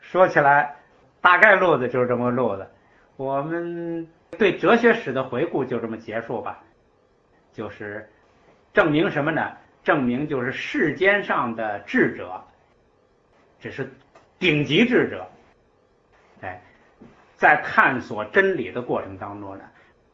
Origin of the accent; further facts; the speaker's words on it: China; 我们中国人那么多和尚一辈子研究唯识，都没有找到真正唯识的意思。